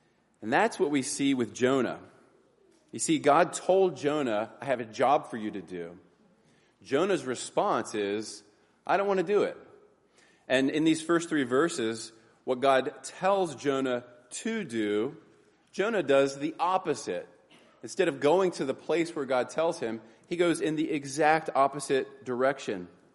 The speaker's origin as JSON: {"language": "English", "town": "Waynesboro", "country": "United States", "tie": "born or raised there", "said": "Downtown Waynesboro, you're familiar with it."}